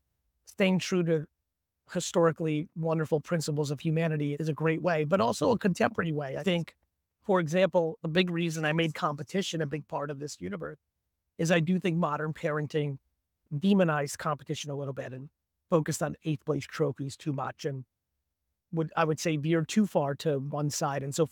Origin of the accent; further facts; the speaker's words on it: New Jersey, United States; So I would say besides growing up in New Jersey, my parents